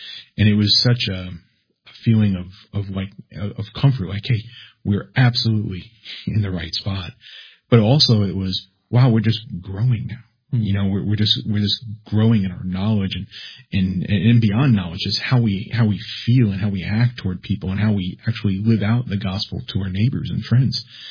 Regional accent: Staten Island, New York, United States; also born or lived in Brooklyn; So I actually born and raised in New York City, born in Brooklyn. Then where my family spent most of my memorable life in Staten Island.

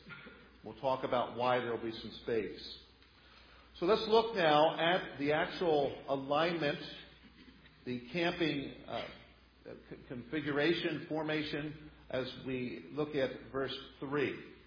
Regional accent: United States; if that doesn't bring tears to your eyes, I'm not sure what would as an American.

